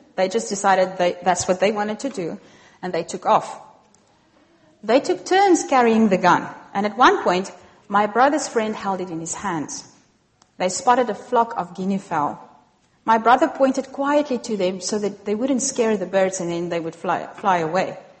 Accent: Kalahari, South Africa; also born or lived in Cape Town; I was born in Cape Town. That's Table Mountain, South Africa, but grew up in the Kalahari Desert.

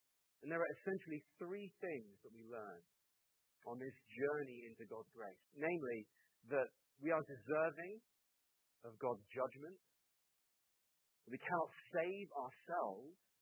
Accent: England, United Kingdom; now in Massachusetts, United States; Now, I live near the sea in Massachusetts. You're never too far from a beach where I live. And I come from England, which is an island nation where the sea is just part of life.

